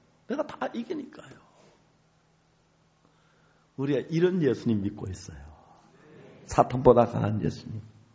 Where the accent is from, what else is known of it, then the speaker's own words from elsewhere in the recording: Seonsan, North Gyeongsang, South Korea; 선산 저희 고향 앞에 낙동강으로 연결이 돼요. 저는 감천강가에서 어릴 때 다 목욕하러 왔어요.